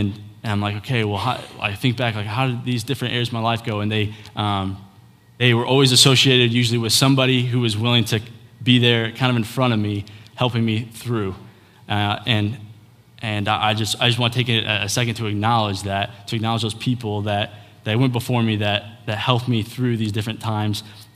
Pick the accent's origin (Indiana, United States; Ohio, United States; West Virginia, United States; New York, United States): Indiana, United States; Crown Point; I'm from Crown Point, Indiana.